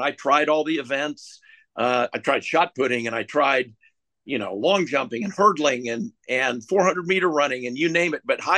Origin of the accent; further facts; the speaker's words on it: Prairie Village, Kansas, United States; So I'm 10 years old, and I'm living in Prairie Village, Kansas, and feeding into the school system that's going to end up at Shawnee Mission East